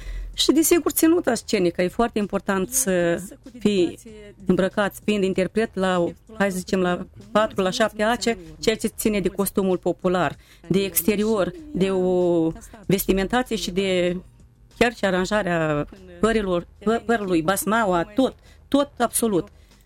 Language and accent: Romanian; Ciciuleni, Hîncești District, Moldova; Dar undeva de vreo 10 ani aparținem raionului Hrâncești, satul Ciciuleni, satul meu de baștină dragă.